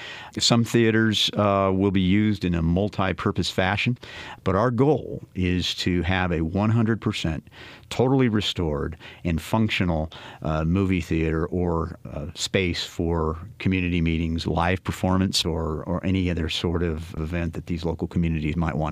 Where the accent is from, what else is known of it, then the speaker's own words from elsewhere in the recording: Las Cruces, New Mexico, United States; But as a child growing up in Las Cruces, you know, we used to go to these old historic theaters.